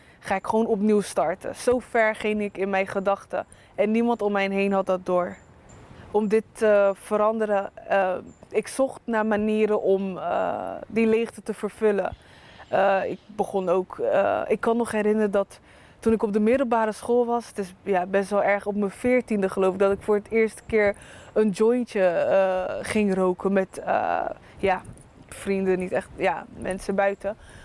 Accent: Rotterdam, South Holland, Netherlands; ik kom uit Rotterdam.

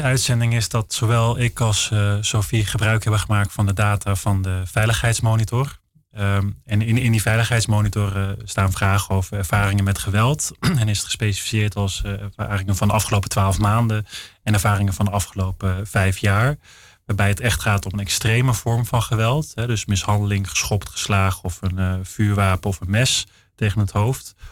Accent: Utrecht, Netherlands; ik kom net vanuit huis ook, uit Utrecht. En ik ben ook geboren in Utrecht. Dus zoals de Utrechter zeggen, ik ben echt Utrechtenaar wat dat betreft.

